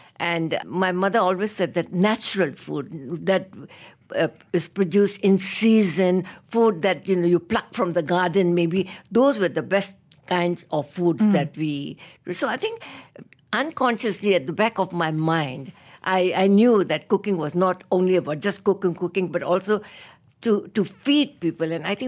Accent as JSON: {"language": "English", "country": "Myanmar", "tie": "born or raised there", "moved": "as an adult", "lives_now": "Malaysia", "said": "I was born and brought up in Myanmar and lived the first 20 odd years of my life in Myanmar. And then I studied overseas. And then I came to work in Malaysia as an expatriate in 1965 at the University of Malaya."}